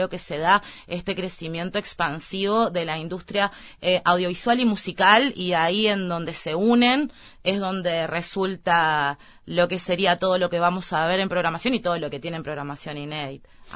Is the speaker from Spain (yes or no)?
no; Uruguay; para mí como uruguaya, traerlo a Uruguay